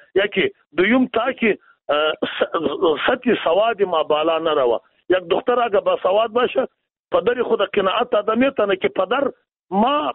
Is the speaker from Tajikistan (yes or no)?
no; Afghanistan; ما شما از افغانستان هستیم